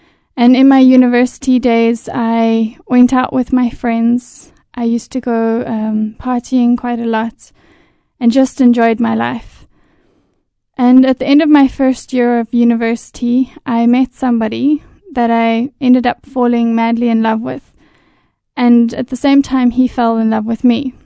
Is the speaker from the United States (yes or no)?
no; South Africa; I am 26 years old and I grew up in South Africa.